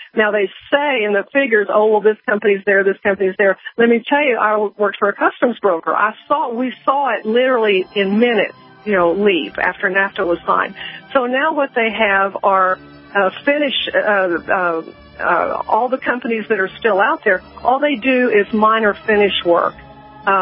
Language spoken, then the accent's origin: English; El Paso, Texas, United States; There, and I'm from El Paso. I don't live there now, but my family, most of my family is still out there